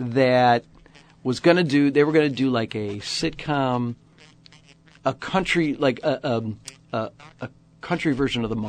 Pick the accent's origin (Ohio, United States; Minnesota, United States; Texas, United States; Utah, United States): Ohio, United States; Cleveland; moved away as an adult; also born or lived in New York City; I was born here in Cleveland area, Brooklyn, mm-hmm. Basically.